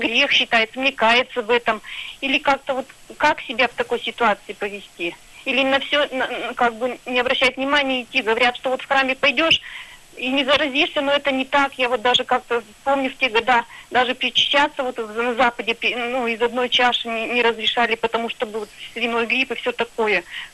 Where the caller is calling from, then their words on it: Perm, Perm Krai, Russia; сейчас у нас в городе, я из Перми звоню